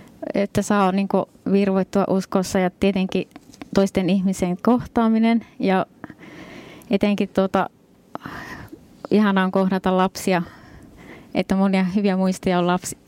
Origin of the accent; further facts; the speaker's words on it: Rovaniemi, Lapland, Finland; born there; also born or lived in Helsinki; now in Nuorgam, Finland; No Rovaniemellä olen syntynyt ja sitten asunut ympäri Suomea ja välissä ulkomaillakin. Ja 2 vuotta sitten muutin Helsingistä ensin Utsjoelle. Ja sitten mut kutsuttiin töihin Nuorgamiin.